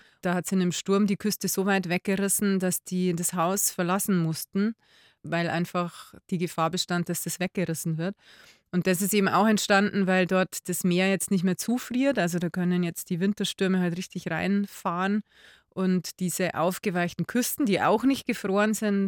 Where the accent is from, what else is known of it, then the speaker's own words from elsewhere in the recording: Bavaria, Germany; wenn man da als Bayer hinkommt